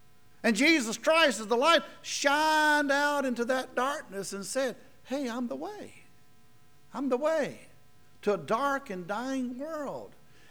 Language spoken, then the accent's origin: English; the South, United States; I grew up in the South. What better person to tell them about the South than someone who's been there?